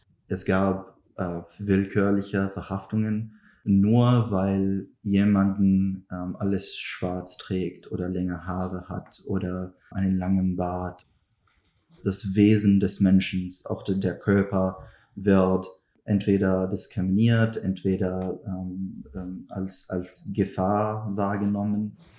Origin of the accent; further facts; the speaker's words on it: Syria; German is a second language; now in Germany; das erste Mal wurde ich als Syrer in Syrien gezwungen, depolitisiert zu werden